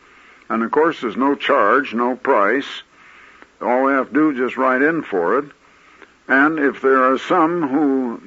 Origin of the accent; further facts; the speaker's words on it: Des Moines, Iowa, United States; I had been born and raised in Des Moines, Iowa.